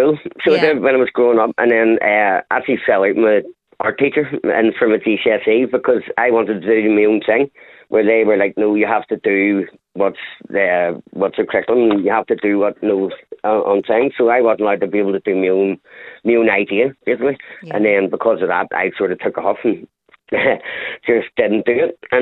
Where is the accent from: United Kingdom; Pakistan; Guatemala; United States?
United Kingdom; Northern Ireland; And then ended up joining an organisation growing up in Northern Ireland.